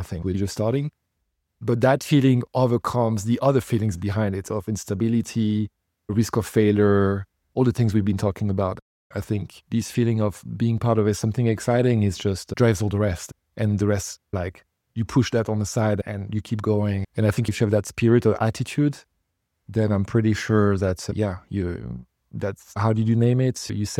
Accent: France; English is a second language; Growing up in France, there was this huge heritage of the modern era and Le Corbusier and all the moderns in the post-war kind of thing.

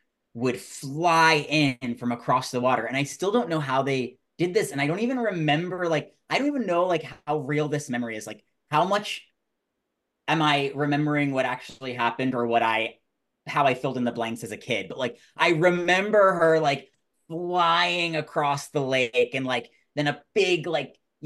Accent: New Jersey, United States; I grew up in New Jersey and we would go to Fright Fest every fall.

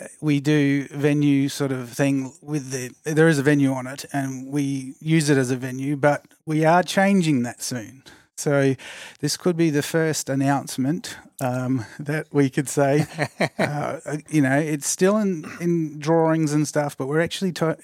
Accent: Brisbane, Queensland, Australia; Brisbane, Australia.

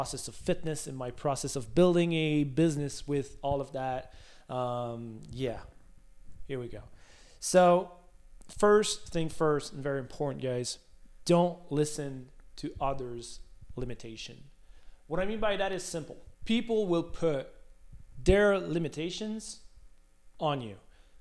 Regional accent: Canada; I'm Canadian, you know, played hockey, was very active

